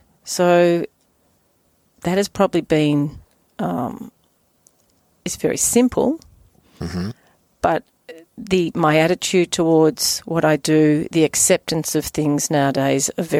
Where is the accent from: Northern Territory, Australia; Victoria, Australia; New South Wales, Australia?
Victoria, Australia; I was brought up in Gippsland